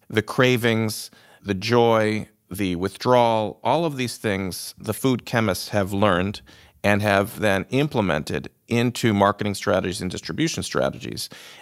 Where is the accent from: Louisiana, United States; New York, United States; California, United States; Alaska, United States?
New York, United States; Buffalo; I'm originally from Buffalo, New York.